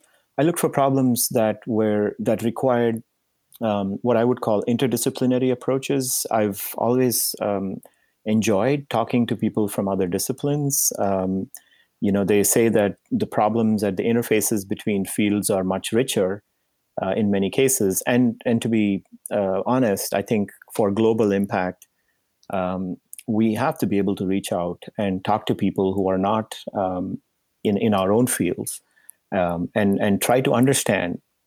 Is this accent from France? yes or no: no; India; moved away as an adult; now in United States; So I came from India to Indiana.